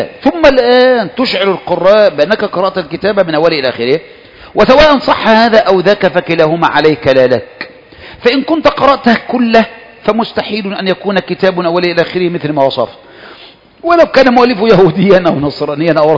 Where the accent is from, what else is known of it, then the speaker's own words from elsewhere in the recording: Egypt; لأن إحنا بقى كمصريين عندنا كده يجيك حاجات كده